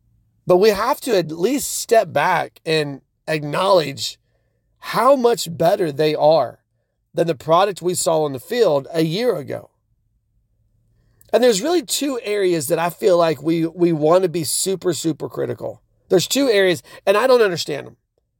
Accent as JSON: {"language": "English", "region": "Oklahoma", "country": "United States", "said": "I'm from Oklahoma, so I can say barking up the wrong tree because that's what we do here."}